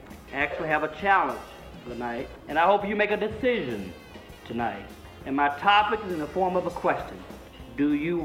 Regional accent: Alabama, United States; The reason I do what I do is because I grew up in Alabama, and the first black journalist I ever knew was me.

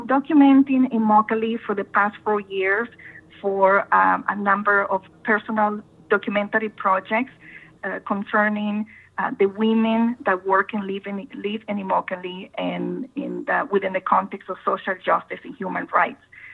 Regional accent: Nicaragua; moved away as an adult; now in Florida, United States; I was born in Nicaragua and raised in Nicaragua, but I have lived in the U.S. for the last 30 years, and I have lived in Southwest Florida for 20 years.

